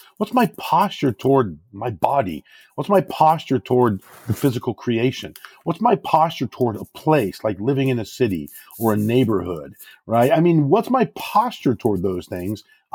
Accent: Rockford, Illinois, United States; I felt a desire to go back into my own tradition in my own community, growing up in the Rockford, Illinois area, and minister to my people

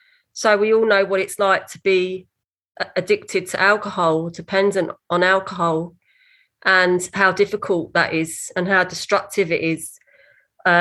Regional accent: London, United Kingdom; from London. You're right, but actually not really from London. I'm half Scottish and half Irish.

